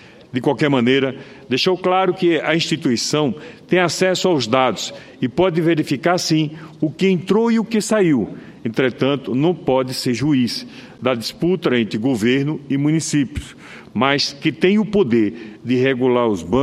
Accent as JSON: {"language": "Portuguese", "region": "Sergipe", "country": "Brazil", "said": "especialmente ao povo da minha terra, a todos os sergipanos."}